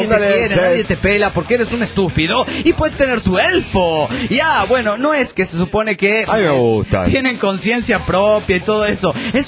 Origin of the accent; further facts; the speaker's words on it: Guatemala; now in United States; tenía planificado ir a Guatemala, mi tierra, a ver a mi novia y a ver a mis cuates